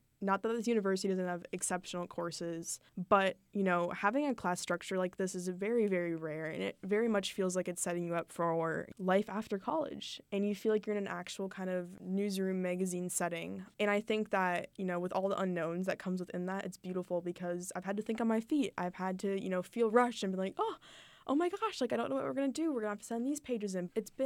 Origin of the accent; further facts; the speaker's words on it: Minnesota, United States; especially because, you know, we're both from Minnesota.